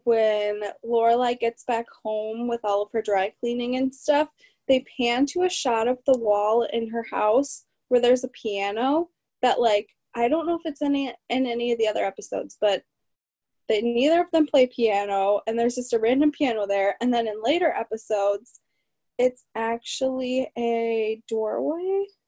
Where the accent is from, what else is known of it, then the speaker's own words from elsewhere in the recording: Midwest, United States; But I guess that's us like growing up in the Midwest in little towns. We're used to like little towns being really little.